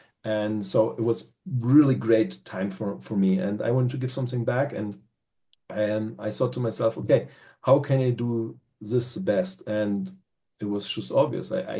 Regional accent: Nuremberg, Bavaria, Germany; English is a second language; in Esselstorf, Parsberg, close to the city in Nuremberg, where my hometown is.

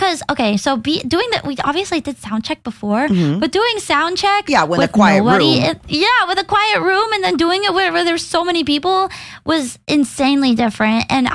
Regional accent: United Kingdom; accent: British; It felt like very old school, you know, like, oh, I'm going to the theater in LA with my British accent.

